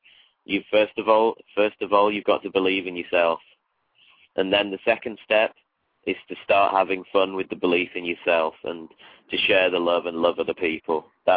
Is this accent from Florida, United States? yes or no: yes; Miami, Florida, United States; born there; I was born in Miami, so I feel kind of my roots are here, and I love it a lot, you know. And I'm very proud and honored to be American